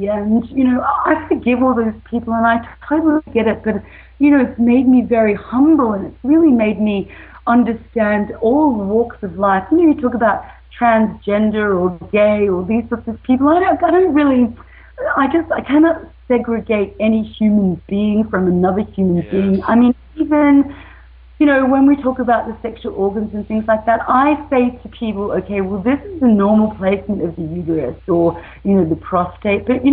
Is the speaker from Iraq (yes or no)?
no; Australia; born there; also born or lived in Papua New Guinea; I was born in Australia. I lived the first year of my life in Papua New Guinea.